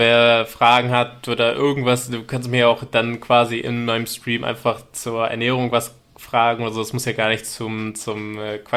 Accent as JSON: {"language": "German", "town": "Braunschweig", "region": "Lower Saxony", "country": "Germany", "tie": "born or raised there", "also_born_or_lived": "Buxtehude", "said": "Ja, ich komme ursprünglich aus Braunschweig. Ich bin dort nicht geboren, also ganz ursprünglich komme ich aus Buxtehude, war dort aber nicht allzu lange, sondern sind damals relativ zügig nach Braunschweig gezogen, war lange in Niedersachsen dann zu Hause."}